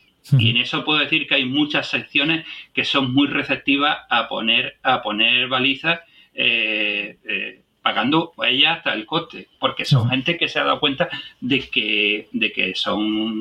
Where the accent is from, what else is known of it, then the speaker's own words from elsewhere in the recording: Almería, Andalusia, Spain; A mí en Málaga se me va la boca por Málaga, y eso que no soy de Málaga, soy de Almería.